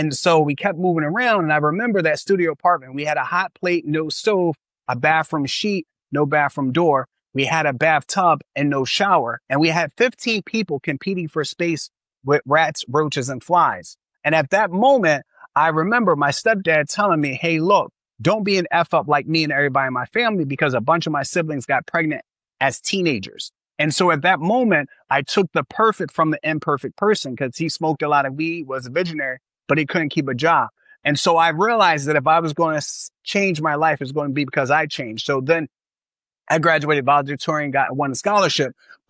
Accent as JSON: {"language": "English", "town": "Philadelphia", "region": "Pennsylvania", "country": "United States", "tie": "born or raised there", "said": "So I grew up in Philadelphia. My mother raised seven children on welfare. We moved about 18 times before I turned 18."}